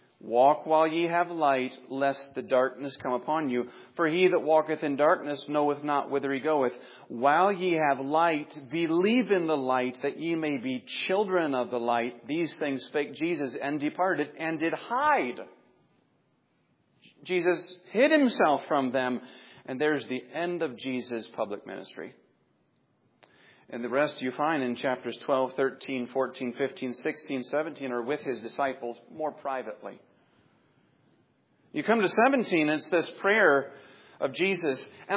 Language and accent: English; Pensacola, Florida, United States; where I grew up in Pensacola